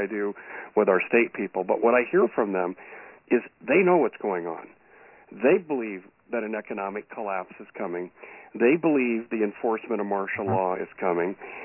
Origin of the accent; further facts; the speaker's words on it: United States; that's unacceptable to me as an American.